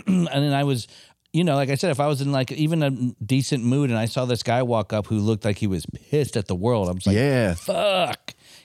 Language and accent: English; Coldwater, Michigan, United States; I grew up in Coldwater, Michigan, where Dan Severin's from.